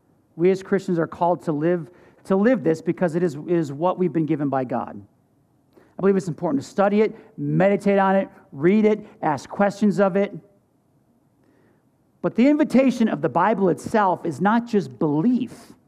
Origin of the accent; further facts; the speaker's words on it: New York, United States; Now, I grew up Roman Catholic. I'm Sicilian. I grew up in New York.